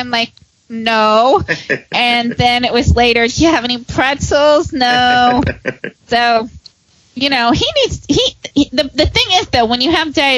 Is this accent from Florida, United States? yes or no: yes; Florida, United States; You know, I'm from Florida originally, so Florida's definitely a state that's tougher to homeschool in than Michigan.